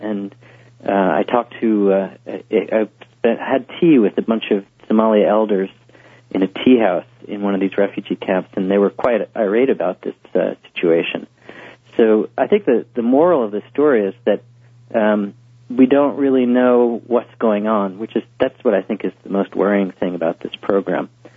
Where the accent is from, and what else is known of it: United States